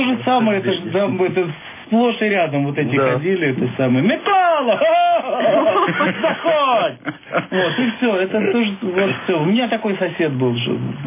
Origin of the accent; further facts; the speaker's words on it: Lviv, Lviv Oblast, Ukraine; moved away; мы все земляки, потому что мы все из Украины. Только в разное время мы сюда приехали. Володя-то из Одессы, это Ростик из Донецка, я из Львова.